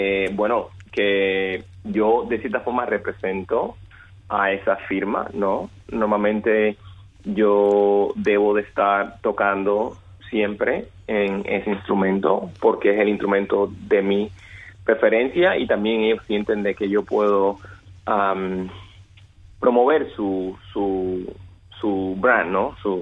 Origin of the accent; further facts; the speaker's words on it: San Luis, Pinar del Río, Cuba; born there; Yo nací en San Luis, en Pinar del Río, donde la tradición de la cultura conga es muy fuerte.